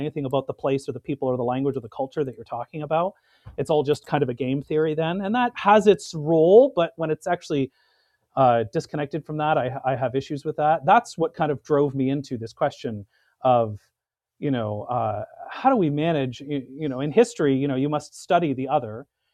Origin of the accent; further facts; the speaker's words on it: Canada; I'm Canadian, you know, like I'm very self-conscious of being Canadian. It's the only passport that I hold, unlike my son and wife.